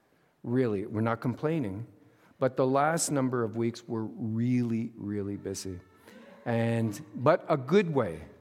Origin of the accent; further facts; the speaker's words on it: Montreal, Quebec, Canada; also born or lived in Toronto; now in North Bay, Canada; I am not a Southerner anymore. I'm a North Bay guy. I come from Montreal, and we lived in Toronto and everything. But I'm a Northern guy.